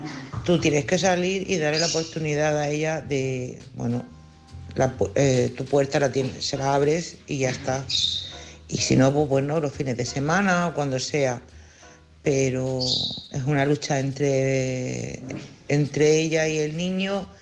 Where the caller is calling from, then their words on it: Cádiz, Andalusia, Spain; de Cádiz.